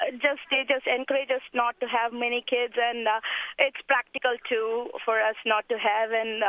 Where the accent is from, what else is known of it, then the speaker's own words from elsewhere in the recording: India; now in Louisville, United States; I'm from India